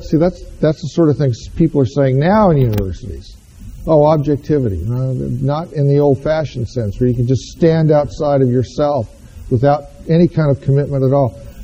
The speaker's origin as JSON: {"language": "English", "town": "Boulder", "region": "Colorado", "country": "United States", "said": "and I come from Boulder, Colorado. Boulder, Colorado is not exactly the Bible Belt."}